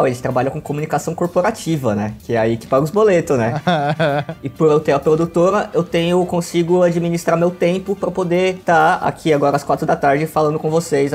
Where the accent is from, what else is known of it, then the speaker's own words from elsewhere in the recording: São Paulo, Brazil; A faculdade é em Santo Amaro e eu sou do ABC.